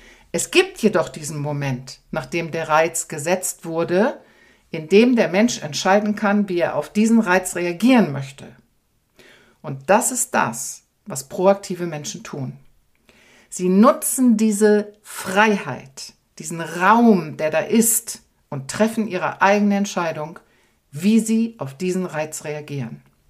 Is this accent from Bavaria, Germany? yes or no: no; Lower Saxony, Germany; ich komme ursprünglich aus Ostfriesland, das Land der Teetrinker